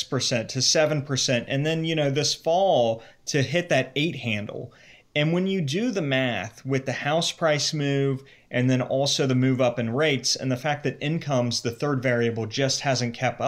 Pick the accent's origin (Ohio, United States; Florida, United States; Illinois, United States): Ohio, United States; Cincinnati; born or raised there; also born or lived in New York